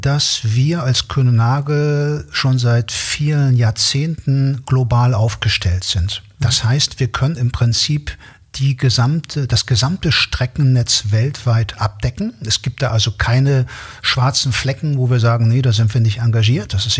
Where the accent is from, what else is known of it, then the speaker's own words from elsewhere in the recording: Hamburg, Germany; Sag ich jetzt mal als Hamburger.